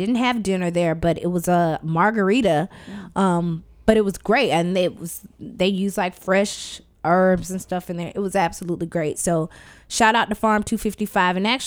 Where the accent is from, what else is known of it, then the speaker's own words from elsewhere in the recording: Athens, Georgia, United States; So Weaver D's is actually like three blocks from where I grew up in Athens, right on East Broad Street.